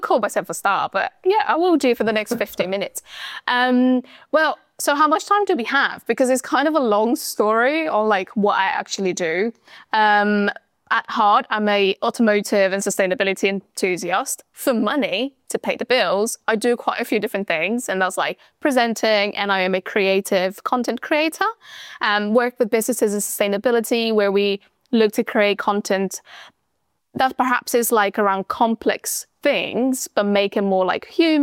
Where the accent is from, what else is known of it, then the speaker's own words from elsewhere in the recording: Spain; So I am half Spanish, half Romanian. My dad is Romanian, so it's a Romanian surname, but I grew up in Spain.